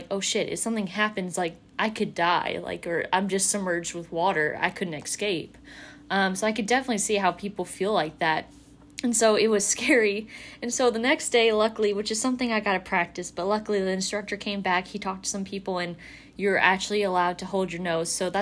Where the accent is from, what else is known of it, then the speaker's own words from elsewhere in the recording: Louisville, Kentucky, United States; We're from Louisville, but it's like, people, it's so weird to watch on TV